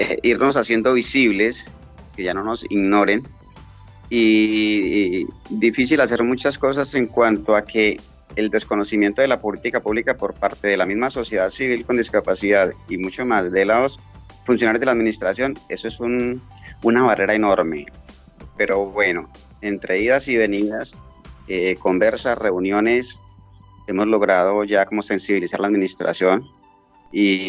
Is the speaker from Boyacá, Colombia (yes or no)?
no; Mesetas, Meta, Colombia; also born or lived in Cali; soy una persona de 47 años de edad, nací en Cali, me trajeron muy chiquitico al llano y me crié aquí en Mesetas, departamento del Meta.